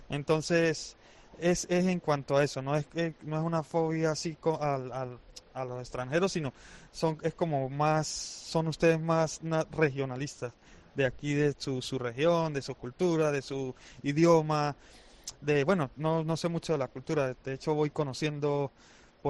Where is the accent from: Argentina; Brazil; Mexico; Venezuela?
Venezuela; now in Spain; somos la comunidad venezolana lo favorece mucho porque nos dan con poco tiempo el permiso de trabajo. De hecho, desde que tenía un año aquí, me dieron residencia por razones humanitarias con permiso de trabajo.